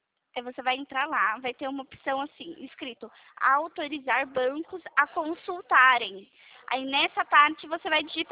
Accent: Itatiba, São Paulo, Brazil; Eu sou daqui de Itatiba.

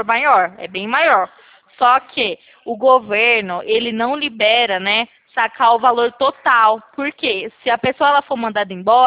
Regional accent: Americana, São Paulo, Brazil; Eu sou de americana.

